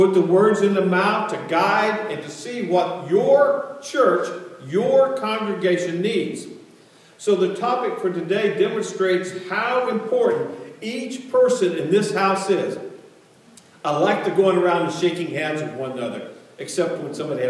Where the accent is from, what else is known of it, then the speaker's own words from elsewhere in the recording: Texas, United States; I grew up in Texas where my aunts still hug and kiss on me.